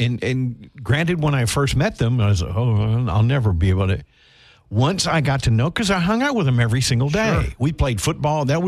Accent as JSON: {"language": "English", "town": "Bossier City", "region": "Louisiana", "country": "United States", "tie": "born or raised there", "said": "And when I was growing up in Bossier, back in the back in the 70s"}